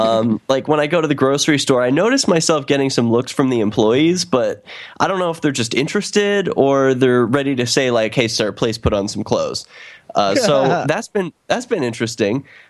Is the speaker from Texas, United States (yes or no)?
no; San Francisco, California, United States; We're like, yeah, we're from San Francisco. Like, you know, of course we've had Indian food. We're from the States